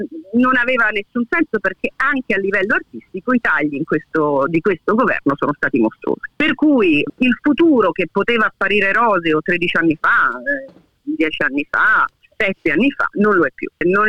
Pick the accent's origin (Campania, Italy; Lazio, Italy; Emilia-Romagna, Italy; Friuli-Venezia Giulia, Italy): Lazio, Italy; Rome; noi siamo romani, per cui l'idea era di tornare appunto a Roma